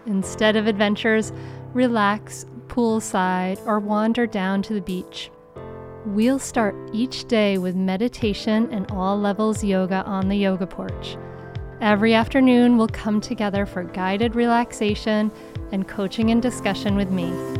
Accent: Rhode Island, United States; especially the ocean is so soothing and healing for me because I grew up in Rhode Island near the ocean.

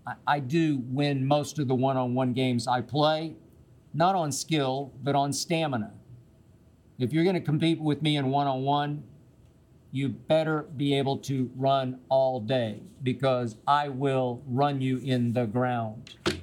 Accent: Oklahoma City, Oklahoma, United States; My first two loves as a little kid growing up in Oklahoma City were number one, University of Oklahoma football

